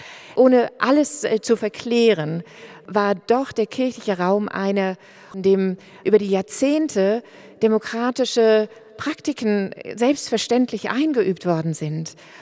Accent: East Germany, Germany; also born or lived in United States; Ich fühle mich als Ostdeutsche von der Herkunft, ja. Aber es hat zu unterschiedlichen Phasen meines Lebens unterschiedliche Rollen gespielt. Als ich nach 1989 in die USA gehen konnte, um dort zu studieren

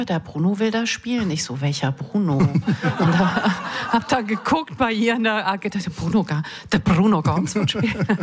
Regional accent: Switzerland; Ich bin ja in der Schweiz groß geworden

